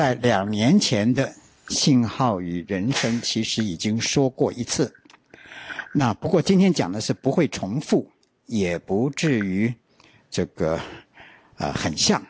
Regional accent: Taiwan; also born or lived in Taipei; 我是从南部来的，所以呢我住在宿舍里面

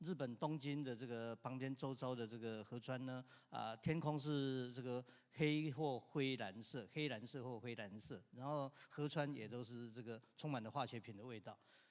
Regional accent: Hualien, Hualien County, Taiwan; 那我的老家花莲的人口就只有比永和多一点点啊。

